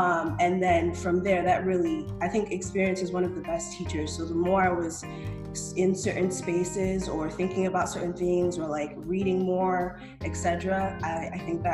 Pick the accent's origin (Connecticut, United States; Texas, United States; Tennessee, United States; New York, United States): Connecticut, United States; I grew up in Connecticut. So I went to Haw High School in West Hartford, very suburban